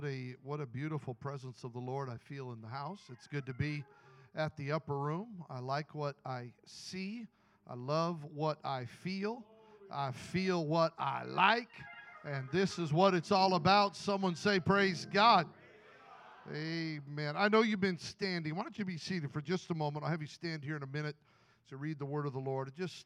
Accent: Idaho, United States; In fact, when I was a teenager, we used to come by Imperial Beach. I grew up in Idaho, and we'd come by on our way to youth convention

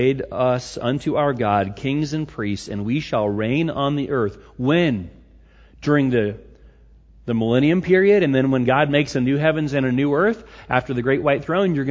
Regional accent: Arkansas, United States; I'm sad that Arkansas lost, kind of, because I'm from Arkansas.

